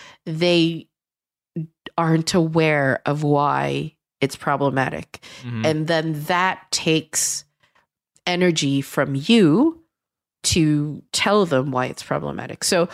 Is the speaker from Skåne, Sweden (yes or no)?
no; Gothenburg, Västra Götaland, Sweden; I'm from Gothenburg. I'm from Hammarkullen. I'm from blah, blah, blah. Like, I just go, yeah, my parents are Chinese, and but I was born and raised here.